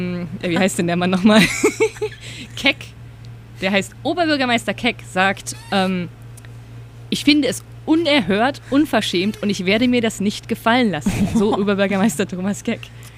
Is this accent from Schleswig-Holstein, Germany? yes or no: no; Reutlingen, Baden-Württemberg, Germany; Nicht lokal hier, lokal in meiner Heimat Reutlingen.